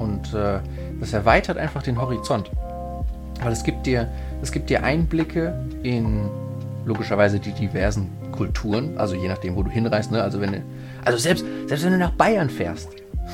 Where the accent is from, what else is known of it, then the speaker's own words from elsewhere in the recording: Italy; German is a second language; Wir als Italiener